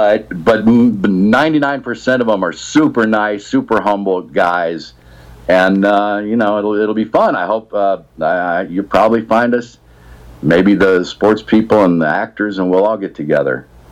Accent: St. Louis, Missouri, United States; I'm a St. Louis guy. I grew up in St. Louis. I live in St. Louis again. I moved back to my hometown.

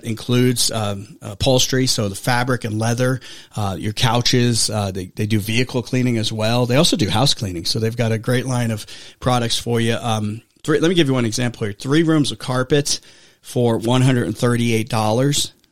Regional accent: New York, United States; also born or lived in New Jersey; originally we came from New York, New Jersey area, and fireworks were illegal there.

